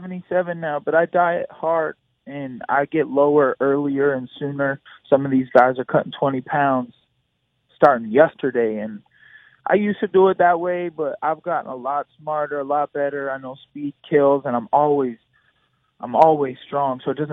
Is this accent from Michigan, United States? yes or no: yes; Flint, Michigan, United States; I'm from Flint, Michigan, so I was born and bred in the cold, but it's been a long time. I've been in Florida for a while